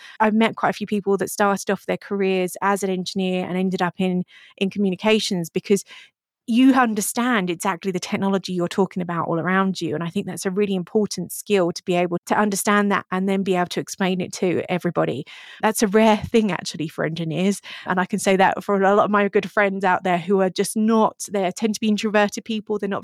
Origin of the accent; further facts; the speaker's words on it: United Kingdom; I try and focus internationally because I'm British.